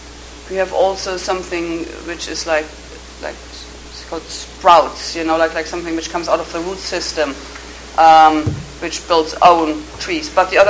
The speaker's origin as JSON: {"language": "English", "country": "Germany", "lives_now": "United Kingdom", "said": "I'm originally from Germany. Now I live in the UK."}